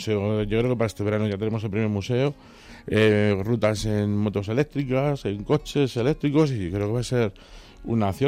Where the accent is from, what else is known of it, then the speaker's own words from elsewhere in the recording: Santander, Cantabria, Spain; yo es que cuando era pequeño en Santander